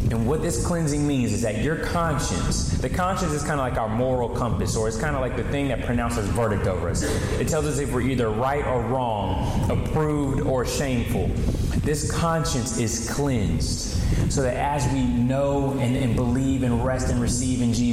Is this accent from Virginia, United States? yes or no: yes; Virginia, United States; I know, I think down here, wrestling isn't as popular as a sport as it is where I'm from. I'm from Virginia.